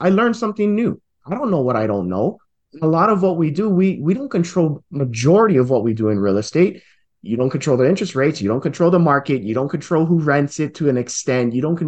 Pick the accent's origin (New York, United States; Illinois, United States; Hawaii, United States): Hawaii, United States; moved away as an adult; now in Reno, United States; Currently, I'm in Reno, Nevada. However, mm-hmm. when we started, I'm born and raised in Hawaii, and I just moved here about 18 months ago.